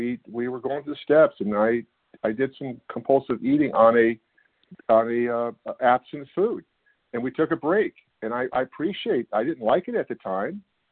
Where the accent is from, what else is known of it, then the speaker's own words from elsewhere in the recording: California, United States; I'm from California.